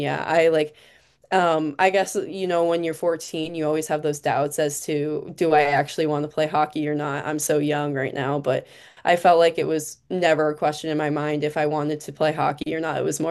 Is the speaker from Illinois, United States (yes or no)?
yes; Illinois, United States; also born or lived in Long Island, United States; So yeah, I grew up the suburb I grew up in Illinois, and then also to Long Island, like the you were around everything.